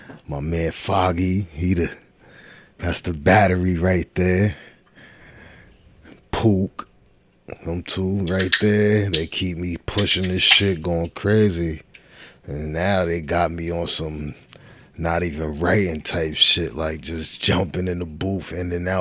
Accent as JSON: {"language": "English", "town": "Yonkers", "region": "New York", "country": "United States", "tie": "born or raised there", "also_born_or_lived": "Bronx", "said": "I was born in the Bronx for them straight Yonkers."}